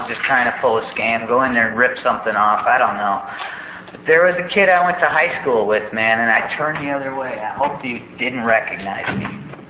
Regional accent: Detroit, Michigan, United States; I grew up in the Detroit area, so I was 1,500 miles from home.

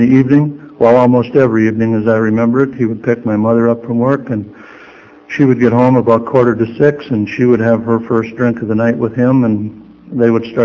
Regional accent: Eau Claire, Wisconsin, United States; But I grew up in Eau Claire, and I did a little bit of drinking, and I went to high school there.

